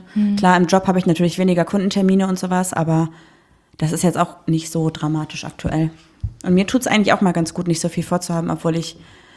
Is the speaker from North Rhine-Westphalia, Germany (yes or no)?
yes; Düsseldorf, North Rhine-Westphalia, Germany; Also ganz ehrlich, als ob wir als Düsseldorfer nach Köln gehen würden.